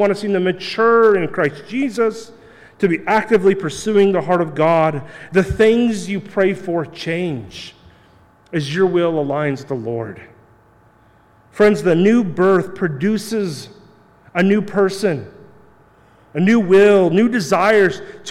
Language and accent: English; Kansas, United States; Friend, I grew up in Kansas, Western Kansas. Nobody plays hockey. There are no ponds.